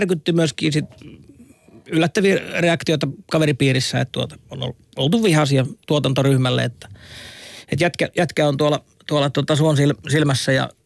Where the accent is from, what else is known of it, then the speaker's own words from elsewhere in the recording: Lapland, Finland; Ja lapsena Lapissa oli yksi naapurin paras kaveri siihen aikaan.